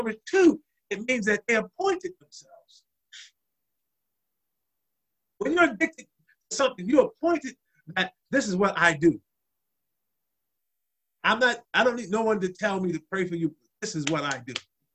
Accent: Newark, New Jersey, United States; My twin brother and I, we grew up on Monday night prayer. My mother had a prayer, was part of a prayer group in the projects in Newark, New Jersey.

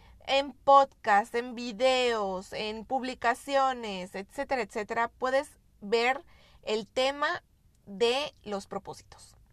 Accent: Yucatán, Mexico; vivo en Yucatán, o sea que soy una yucateca orgullosa por si me escuchan hablar con alguna palabra extraña o con algún acento raro.

